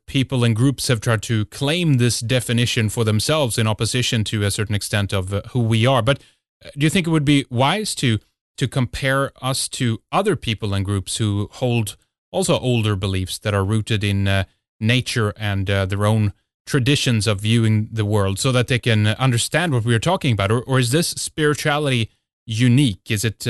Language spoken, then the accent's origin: English; Sweden; from the Land of the Geats, and this is Red Ice Radio.